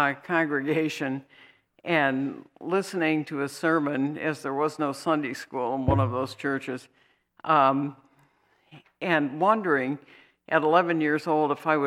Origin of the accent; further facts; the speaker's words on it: Detroit, Michigan, United States; As many of you know, I was raised in the Unitarian Church in downtown Detroit.